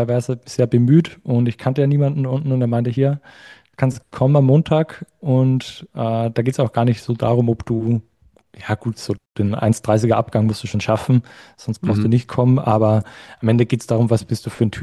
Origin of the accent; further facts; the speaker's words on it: Austria; Ich wollte immer so, hey, hier ist bei uns in Österreich ist so schön, ich muss nicht unbedingt weg.